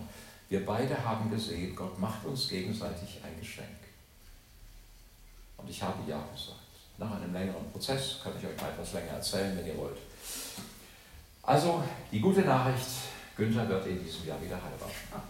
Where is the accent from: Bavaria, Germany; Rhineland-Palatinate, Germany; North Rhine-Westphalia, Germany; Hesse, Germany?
Hesse, Germany; damals in meiner Kirche, wo ich groß geworden bin in Nordhessen